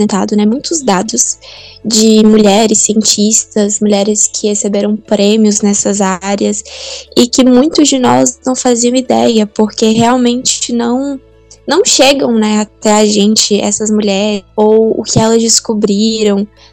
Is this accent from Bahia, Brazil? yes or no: yes; Piripá, Bahia, Brazil; tenho 17 anos, sou de Piripá, Bahia, e atualmente estou no terceiro ano do ensino médio